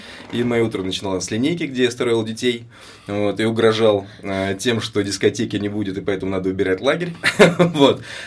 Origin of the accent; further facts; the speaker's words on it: Vyshny Volochyok, Tver Oblast, Russia; now in Moscow, Russia; Родился я сам в Твери. В раннем возрасте родители переехали в Вышний Волочек. Это маленький город между Петербургом и Москвой. На тот момент население было 60 тысяч человек.